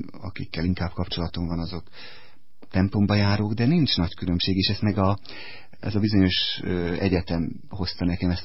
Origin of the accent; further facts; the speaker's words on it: Szombathely, Vas, Hungary; now in Budapest, Hungary; aztán egy szombathelyi plébánián plébános, ahol egyébként kereszteltek, tehát gyerekkoromban nagyszüleim ott laktak